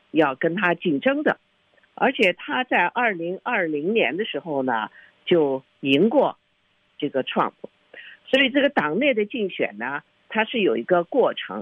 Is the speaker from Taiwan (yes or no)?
no; China; 换我们中国人通常说哈